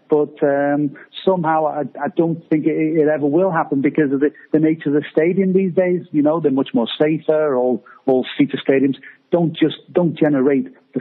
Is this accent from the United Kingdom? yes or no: yes; Liverpool, North West England, United Kingdom; something we were enormously proud of, to think that you come from Liverpool.